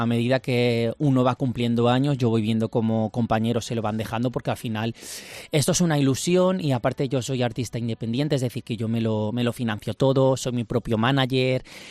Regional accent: Alzira, Valencian Community, Spain; vengo de Alcira, de Valencia.

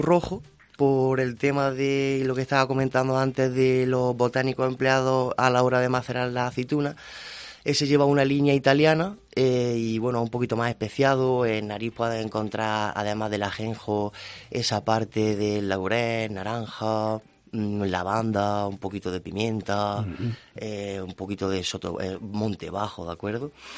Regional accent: Jaén, Andalusia, Spain; todas las personas que vivimos y somos de Jaén, tanto en Jaén como en los 97 municipios que lo componen

